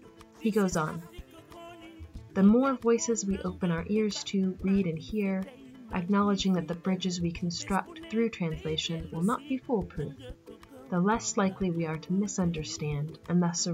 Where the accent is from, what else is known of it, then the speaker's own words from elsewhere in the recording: Austin, Texas, United States; touched on things I too had experienced growing up in Austin, Texas.